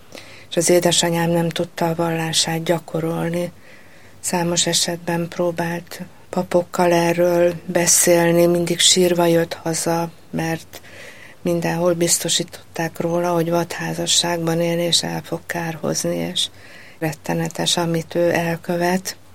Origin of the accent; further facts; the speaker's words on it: Budapest, Hungary; mi budapestiek vagyunk, és én Pécsen jártam egyetemre.